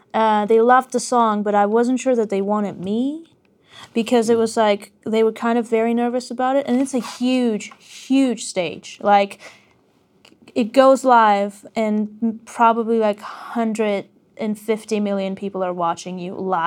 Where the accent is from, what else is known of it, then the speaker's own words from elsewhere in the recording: Armenia; now in Los Angeles, United States; Originally, I'm from Armenia. I feel like home is back there still.